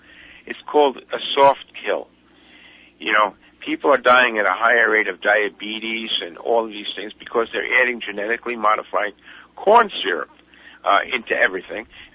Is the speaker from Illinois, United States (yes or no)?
no; Brooklyn, New York, United States; from Brooklyn.